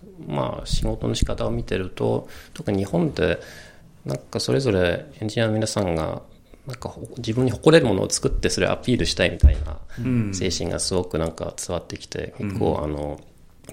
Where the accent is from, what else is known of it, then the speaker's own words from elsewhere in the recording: Austria; Japanese is a second language; moved away as an adult; now in Japan; ヨーロッパのオーストリアという国が出身なんですけど、うん、そこで生まれ育ち、まあ、大学とかも通って仕事も向こうでしてたんですけど、そこから、まあ、一旦向こうの、まあ、仕事か生活辞めて日本に来て、